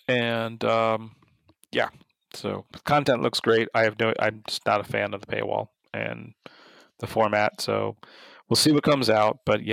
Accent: New England, United States; I grew up in New England, so college sports are, you know, not talked about at all.

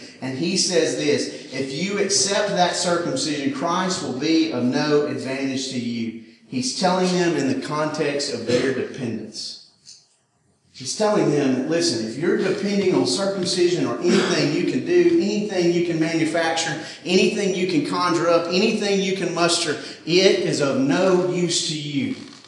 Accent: McCalla, Alabama, United States; I'm from McCalla, Alabama.

